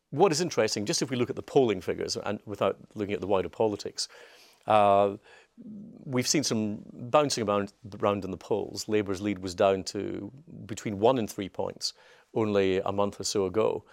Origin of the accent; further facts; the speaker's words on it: Scotland, United Kingdom; I'm a unionist. And of course, I'm Scottish and I'm very proud of my Scottishness. Most of my family still live there.